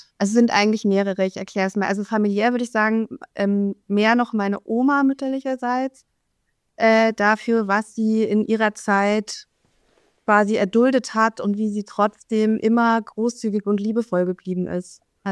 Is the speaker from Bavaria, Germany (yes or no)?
yes; Munich, Bavaria, Germany; Also, ich bin 1984 in München geboren und bin dort auch aufgewachsen.